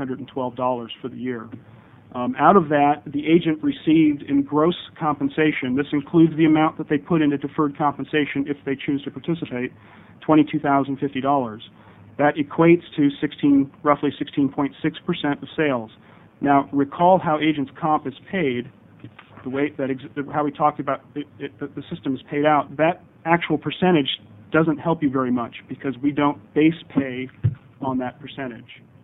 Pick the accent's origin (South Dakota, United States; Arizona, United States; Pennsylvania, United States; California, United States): South Dakota, United States; I'm from South Dakota, so I don't know. I know small towns, but not this one.